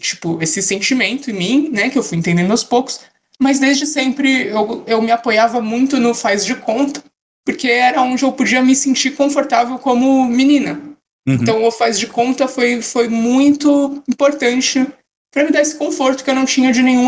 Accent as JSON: {"language": "Portuguese", "town": "Santos", "region": "São Paulo", "country": "Brazil", "tie": "born or raised there", "said": "Nascida e criada em Santos."}